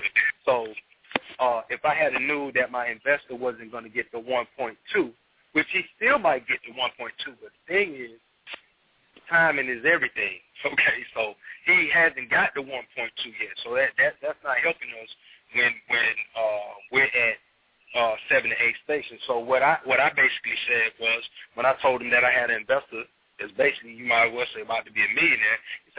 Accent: Columbus, Georgia, United States; Columbus, Georgia.

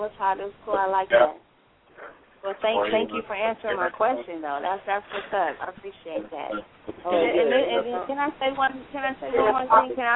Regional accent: Sacramento, California, United States; I'm going to put Sac on blast because I love Sac. I'm representing Sac. I'm from Sac.

